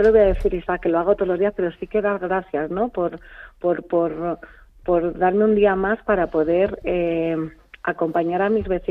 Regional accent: Madarcos, Community of Madrid, Spain; yo quiero envejecer aquí en mi pueblo, ¿no? Y si mis hijas, con las que he criado, que ha sido lo mejor que podía hacer, criarlas en un pueblecito como Madarcos

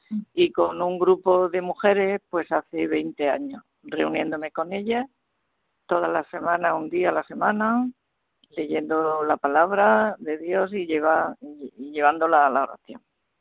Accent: Jaén, Andalusia, Spain; moved away as an adult; now in Elche, Spain; yo soy de Jaén, soy andaluza. Y ajá, me vine a Elche, pues recién casada, con 21 años.

